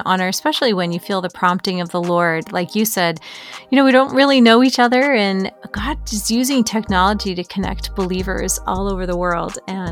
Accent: Illinois, United States; Well, I grew up in the Chicago suburbs And I was a musical theater actress.

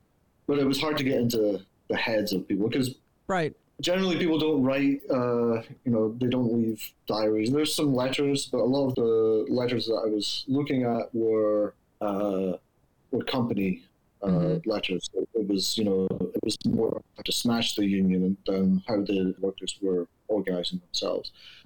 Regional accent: Wick, Scotland, United Kingdom; At the same time, my hometown, Wick, which is in the very north of Scotland, it also decided by vote to prohibit the sale of alcohol.

